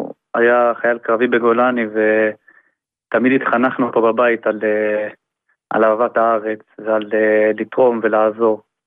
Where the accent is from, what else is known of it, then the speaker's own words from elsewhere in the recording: Jerusalem, Jerusalem District, Israel; אנחנו מירושלים, מפסגת זאב.